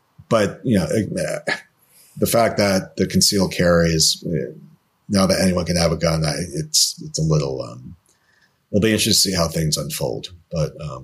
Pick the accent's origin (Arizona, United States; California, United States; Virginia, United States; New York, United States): New York, United States; New York City; also born or lived in London, United Kingdom; both Scott and I grew up in New York City, you know, both, you know, Upper East Side natives. And, you know, I think, you know, I grew up in the 80s and 90s here